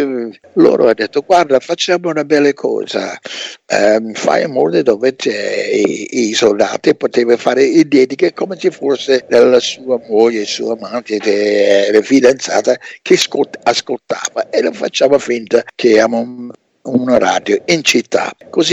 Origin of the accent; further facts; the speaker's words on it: Muskegon Heights, Michigan, United States; also born or lived in Massachusetts; nei primi 7 anni sono vissuto in Massachusetts. Spostandomi insieme con mamma e papà, siamo andati in Michigan, a Muskegon Heights, Michigan, che è un piccolo quartiere, diciamo, fuori Muskegon, dove ho fatto liceo